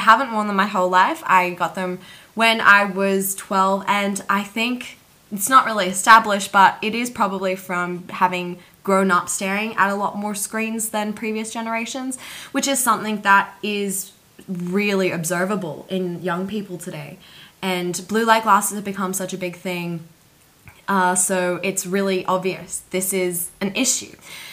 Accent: Gold Coast, Queensland, Australia; now in Sydney, Australia; I moved to Sydney only 2 years ago, so I moved from the Gold Coast. So I'm a Goldie girl, and yeah, moving to Sydney was the best decision I ever made.

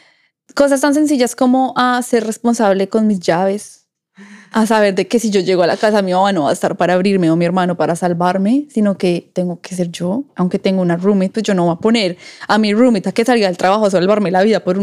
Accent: Colombia; yo soy 100% orgullosamente colombiana, latina. Vamos a decir que soy de Colombia

